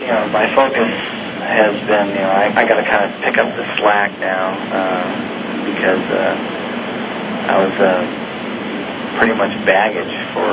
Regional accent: California, United States; also born or lived in Raleigh, United States; I'm a transplant from California, and I must say that this is quite a beautiful place.

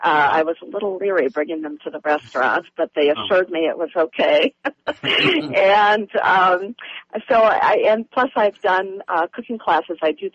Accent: Midwest, United States; I'm from the Midwest, I'm actually in Minnesota here

